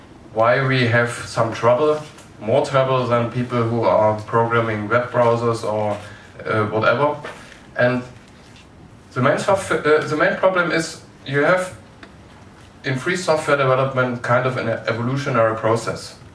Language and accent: English; Germany; I'm from Germany, and so in Germany Linux